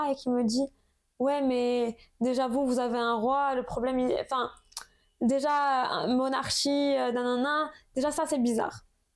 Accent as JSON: {"language": "French", "country": "Morocco", "lives_now": "France", "said": "quand t'es en France en tant que Marocain et qu'on te perçoit comme ça"}